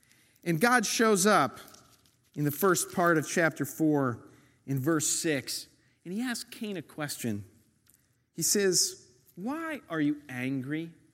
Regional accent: New York, United States; When we look at city, we go, okay, New York, right? I'm a New Yorker.

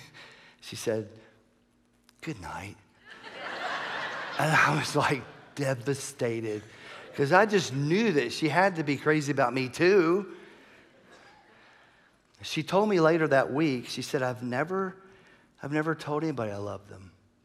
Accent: Atlanta, Georgia, United States; born there; I shared the story that when I was born in Atlanta 57 years ago now, that my mom and dad started to say, I love you, right?

